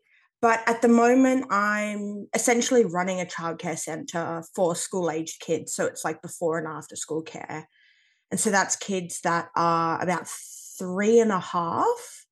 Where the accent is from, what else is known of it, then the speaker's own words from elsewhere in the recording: Australia; As you know, I'm Australian. I am 25